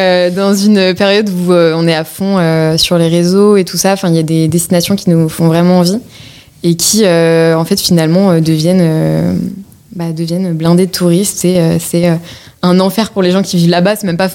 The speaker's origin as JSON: {"language": "French", "country": "France", "said": "en tant que Française privilégiée"}